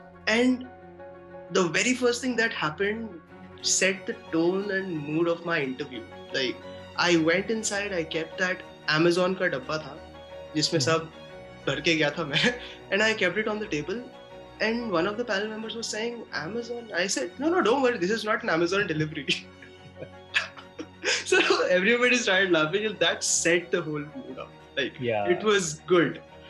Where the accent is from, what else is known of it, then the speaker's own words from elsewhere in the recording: Guntur, Andhra Pradesh, India; I'm from Guntur district.